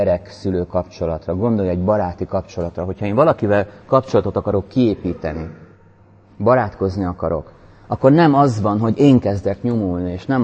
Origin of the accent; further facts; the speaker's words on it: Szeged, Csongrád-Csanád, Hungary; én szegedi vagyok